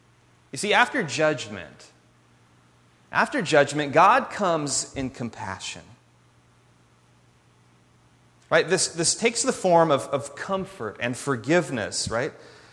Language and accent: English; Tracy, California, United States; I grew up in Tracy, and as a fourth-generation Californian, grew up in Tracy over the Altamont Pass, about 200 miles north of here, a prison town, like this one.